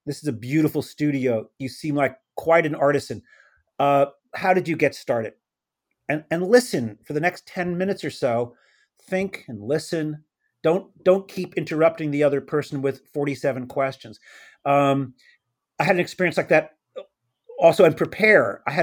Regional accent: United States; And of course, being an American, I said

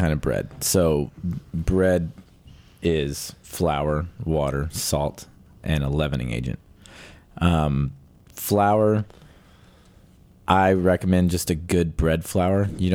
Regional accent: Texas, United States; I grew up in Texas, and in a small, like, there was a Sicilian farming community there in Texas.

